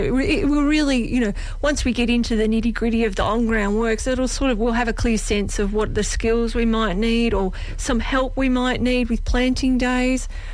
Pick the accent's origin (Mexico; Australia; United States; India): Australia; Ascot Vale, Victoria; now in Croydon, Australia; Well, I grew up in Ascot Vale, and I moved out to, I know, right in the inner city, and I moved out to Croydon about 30 years ago